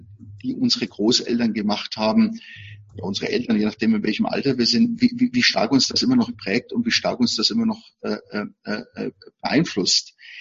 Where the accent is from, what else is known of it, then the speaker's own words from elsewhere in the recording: Nuremberg, Bavaria, Germany; Ich bin in Nürnberg aufgewachsen.